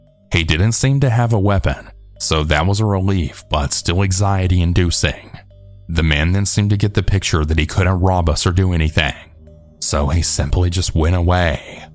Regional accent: Tucson, Arizona, United States; born there; I'm 46 years old. I was born in Tucson, Arizona.

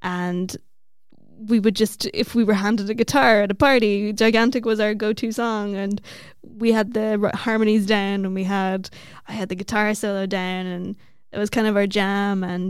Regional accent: Ramelton, County Donegal, Ireland; Christmas in Remelton. That's a personal favorite. That's the village I grew up in Donegal.

